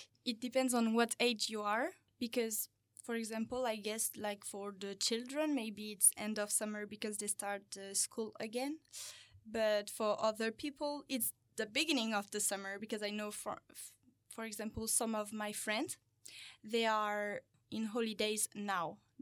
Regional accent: Bourges, Centre-Val de Loire, France; English is a second language; I spent also time in my hometown in Bourges.

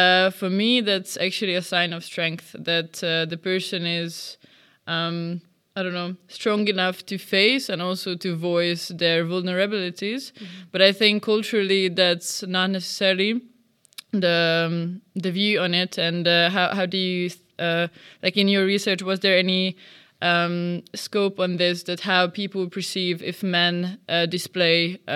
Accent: Hungary; I'm from Hungary

